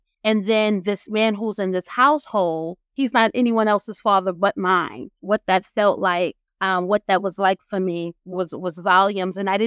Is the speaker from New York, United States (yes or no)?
yes; New York City, New York, United States; We grew up in Brooklyn. We always lived like in a private house. My mother worked. She was a home attendant. My dad worked in the Bronx.